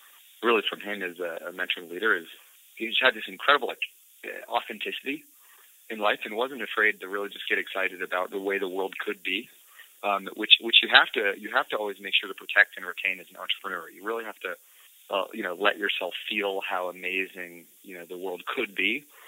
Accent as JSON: {"language": "English", "town": "Colorado Springs", "region": "Colorado", "country": "United States", "tie": "born or raised there", "said": "And then I grew up in Colorado Springs, which is, it's a sizable city, but not the largest."}